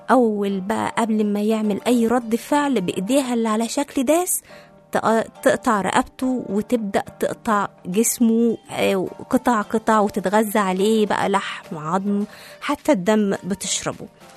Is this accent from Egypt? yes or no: yes; Egypt; ده غير النداهة اللي موجودة عندنا في مصر